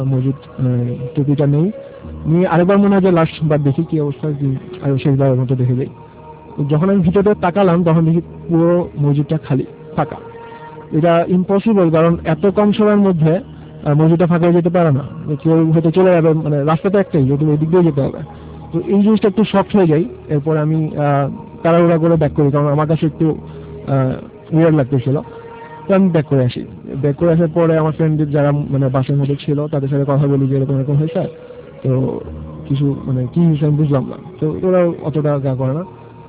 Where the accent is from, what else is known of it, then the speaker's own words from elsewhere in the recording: Uttara, Dhaka Division, Bangladesh; আমি উত্তরা থেকে এসেছি, চট্টগ্রাম ইউনিভার্সিটিতে আমি বিবে করছি।